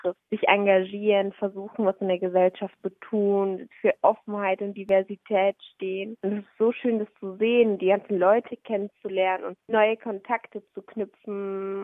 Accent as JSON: {"language": "German", "country": "Germany", "said": "wenn ich geantwortet habe, ich komme aus Deutschland, haben sie das zu akzeptieren."}